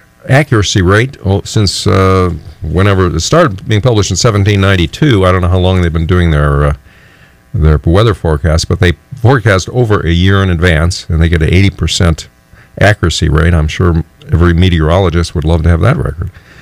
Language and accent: English; Texas, United States; born there; I was born in Texas, of course.